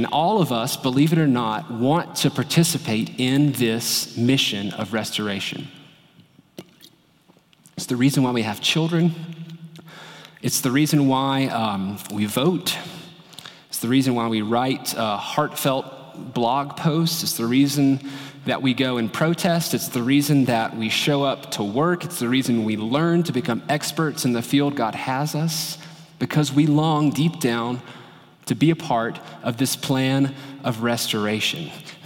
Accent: North Carolina, United States; My home state of North Carolina has the largest population of Dagar people or Montagnard people outside of Southeast Asia.

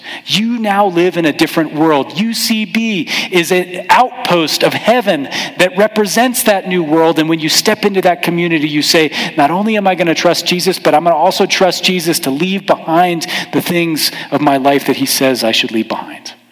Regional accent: Houston, Texas, United States; I grew up in Houston.

